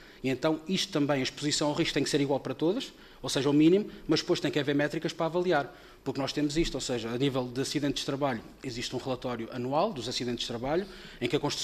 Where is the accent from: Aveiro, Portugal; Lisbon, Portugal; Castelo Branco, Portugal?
Castelo Branco, Portugal; Covilhã; Eu sou do interior, sou da Covilhã, e faço, cada vez que aqui venho, faço quase 600 quilómetros